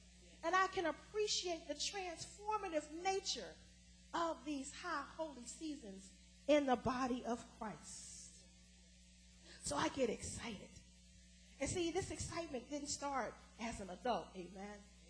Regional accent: Atlanta, Georgia, United States; y'all know I'm from Atlanta, amen.

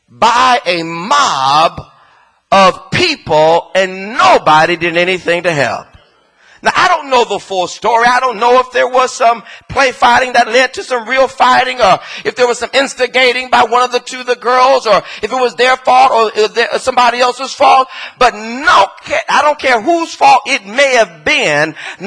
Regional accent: Los Angeles, California, United States; also born or lived in East Palo Alto / Trenton; I'm from South Central Los Angeles, although I went to school on another side of LA. I lived in East Palo Alto, although I went to school in Palo Alto. I made my way to Trenton, although I went to school in Princeton.

